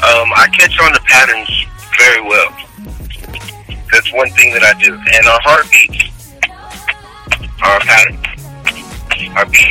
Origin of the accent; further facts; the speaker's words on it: Houston, Texas, United States; So when I stepped into rap, it was more of an environmental thing because I'm from Houston, Texas.